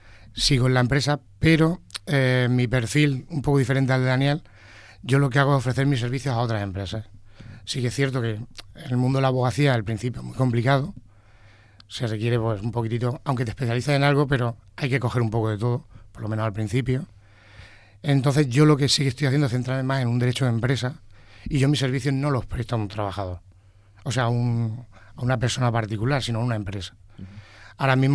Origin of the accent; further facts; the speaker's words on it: Villena, Valencian Community, Spain; dado que yo no soy aquí de Elche, que era de Villena, tenía que pasar el día entero aquí sin tener amistades ni hobbies que hacer.